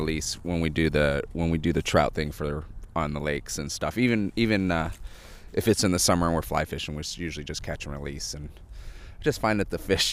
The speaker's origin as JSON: {"language": "English", "town": "Kodiak", "region": "Alaska", "country": "United States", "tie": "born or raised there", "said": "I grew up in Kodiak, and lots of fishing over there"}